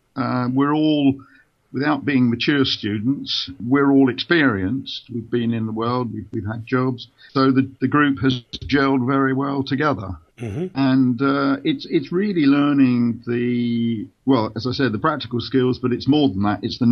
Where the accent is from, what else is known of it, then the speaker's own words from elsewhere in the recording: Brighton, South East England, United Kingdom; I'm from Brighton.